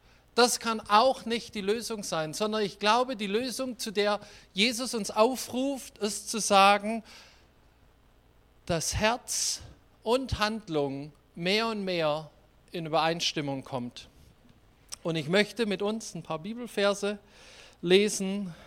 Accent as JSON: {"language": "German", "town": "Winterbach", "region": "Baden-Württemberg", "country": "Germany", "said": "ich komme aus Winterbach, da war die Mafia, die hat Leute auf offener Straße erschossen, im Auto."}